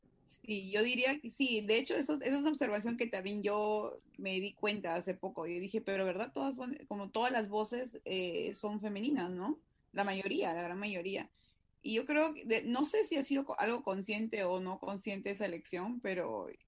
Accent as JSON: {"language": "Spanish", "country": "Peru", "said": "a pesar de que yo vivo ahora en otro país, yo soy peruana y moriré peruana por siempre"}